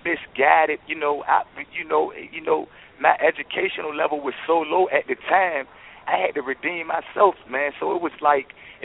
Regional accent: Portsmouth, Virginia, United States; Of course. I'm from Portsmouth. You know, it said Portsmouth got one of the worst school systems in Virginia.

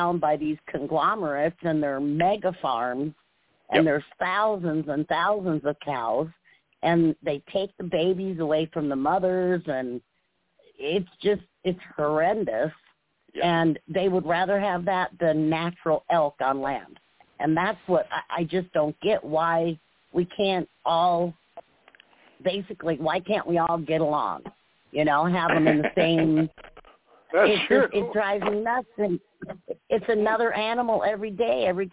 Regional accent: Wisconsin, United States; now in Colorado, United States; Now, I was raised in Wisconsin, and I live in Colorado now, so there's a big difference there.

